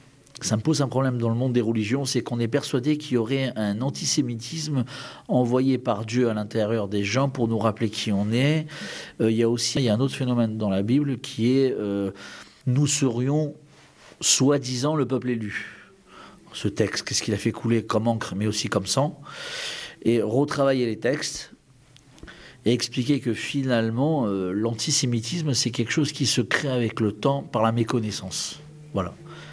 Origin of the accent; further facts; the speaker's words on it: France; moi, en tant que Français, né en France, je suis passé de l'étape